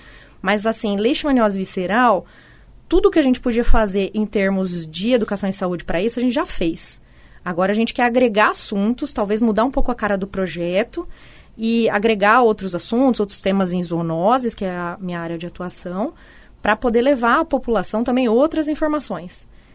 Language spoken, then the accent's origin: Portuguese; Bahia, Brazil; eu vim da Bahia, outro veio do Maranhão, muita gente daqui mesmo